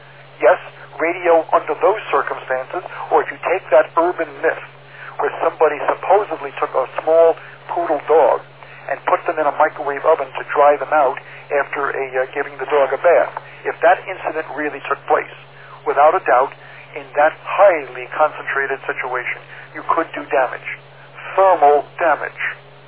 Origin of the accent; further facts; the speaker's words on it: Farmingdale, New York, United States; Farmingdale was my hometown from 1956 to, oh, wait a minute now, 1946 to 1956. For a 10-year period of time, Farmingdale was my hometown.